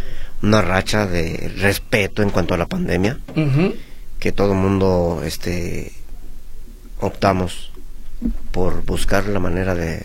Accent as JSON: {"language": "Spanish", "country": "Mexico", "said": "Ya que el fuego artificial y el mariachi nos dan nuestra identidad como mexicanos."}